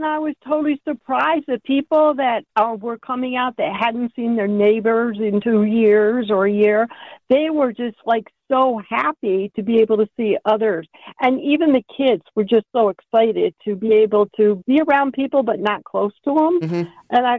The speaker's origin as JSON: {"language": "English", "region": "Ohio", "country": "United States", "tie": "born or raised there", "said": "I mean, I remember growing up in Ohio, we had the Parks and Rec, and that was always what we went and did."}